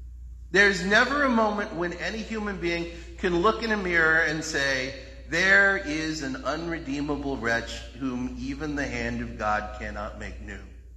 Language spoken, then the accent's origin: English; West Virginia, United States; Where I grew up in West Virginia, when somebody died, it almost immediately meant that you needed to make a casserole.